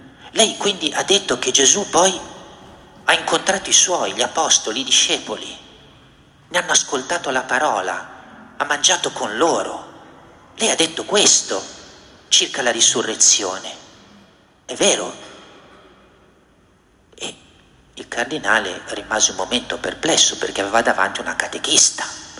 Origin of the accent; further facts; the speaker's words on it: Genoa, Liguria, Italy; Citando cantautore genovese, perdonatemi, della mia terra